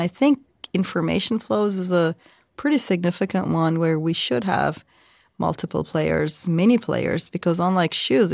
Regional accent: Turkey; I grew up in Turkey, right? So in the 90s.

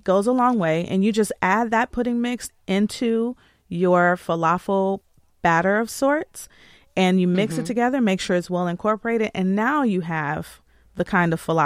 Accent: Michigan, United States; born or raised there

